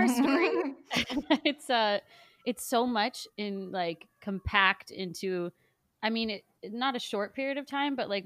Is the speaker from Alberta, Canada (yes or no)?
no; Schaumburg, Ontario, Canada; now in Toronto, Canada; So I grew up in Schaumburg, a small town of Schaumburg, Ontario.